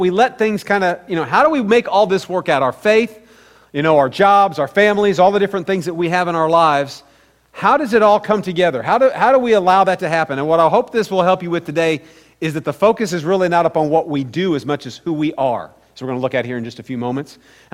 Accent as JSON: {"language": "English", "region": "Midwest", "country": "United States", "tie": "born or raised there", "said": "growing up in the Midwest, we did a lot of quail hunting."}